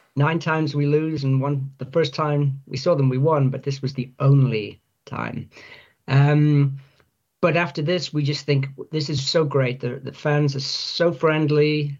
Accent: Scotland, United Kingdom; now in London, United Kingdom; Yeah, so originally I'm from Scotland, but like many people from Scotland, we have to come to England for jobs.

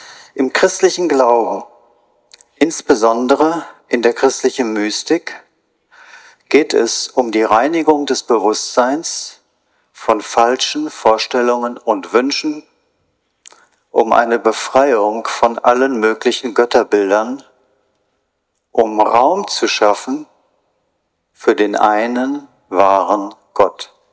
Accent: North Rhine-Westphalia, Germany; meiner Heimat, dem Münsterland, wo alles flach ist, in der Nähe der Niederlande.

